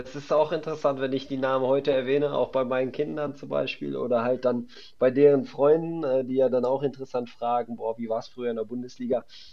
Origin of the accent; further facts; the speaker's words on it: Poland; born there; Dann sogar in Aalen das Spiel für mein Geburtsland Polen gemacht.